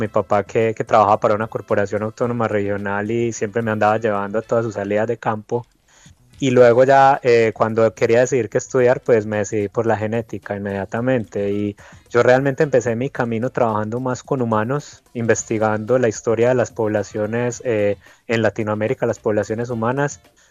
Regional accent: Marinilla, Antioquia, Colombia; yo también soy montañero, pero el del oriente antioqueño. Yo soy originalmente de Marinilla, Antioquia

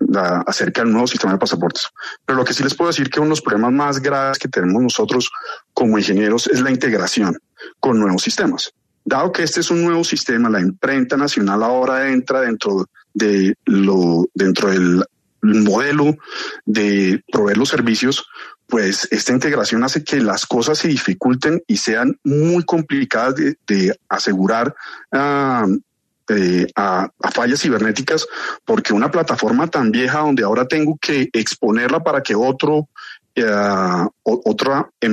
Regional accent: Colombia; como colombiano

